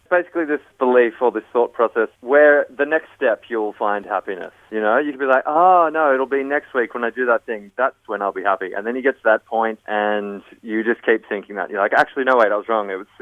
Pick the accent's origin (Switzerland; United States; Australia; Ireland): Australia; New South Wales; now in Melbourne, Australia; I'm from New South Wales, and I started playing in pubs and clubs around Sydney and Wollongong when I was about 15 years old.